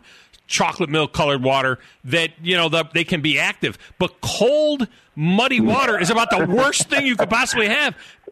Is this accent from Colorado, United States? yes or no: no; New York, United States; moved away; look, I'm originally from up north. I grew up in the Finger Lakes area, cut my teeth on Cayuga Lake and Clearwater. And but I've lived in the south for years now and live in the Tennessee River area.